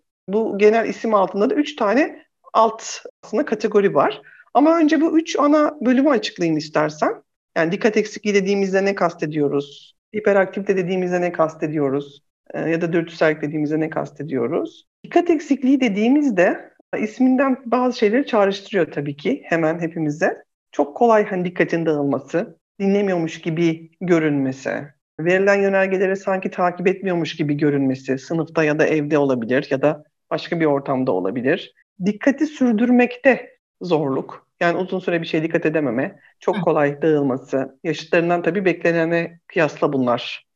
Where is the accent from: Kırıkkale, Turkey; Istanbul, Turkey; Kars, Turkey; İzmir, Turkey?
İzmir, Turkey; born there; İzmir doğumluyum.